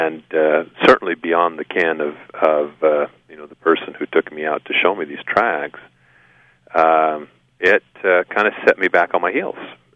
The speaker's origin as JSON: {"language": "English", "region": "Pacific Northwest", "country": "United States", "tie": "born or raised there", "said": "I was exposed to this subject as a youngster growing up in the Pacific Northwest"}